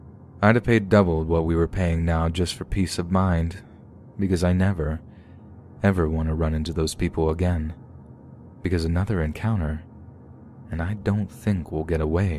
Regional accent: Hokkaido, Japan; English is a second language; now in United States; growing up in Hokkaido and Japan, I was vaguely aware that St. Patrick's Day existed.

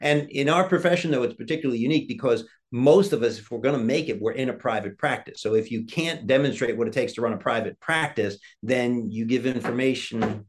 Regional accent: Hoboken, New Jersey, United States; born there; No, I was born in Hoboken, New Jersey.

